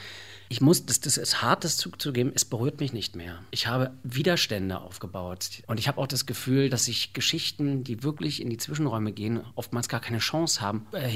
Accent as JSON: {"language": "German", "region": "Mecklenburg-Vorpommern", "country": "Germany", "tie": "born there", "said": "Ich komme aus dem Norden, ich bin auf der Insel Rügen geboren."}